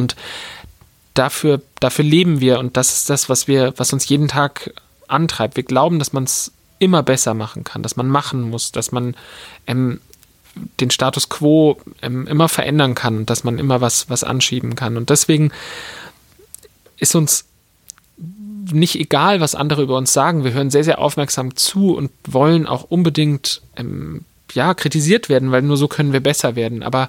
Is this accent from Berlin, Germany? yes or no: no; Munich, Bavaria, Germany; Als Münchner gibt es natürlich für mich nur eine Buchhandlung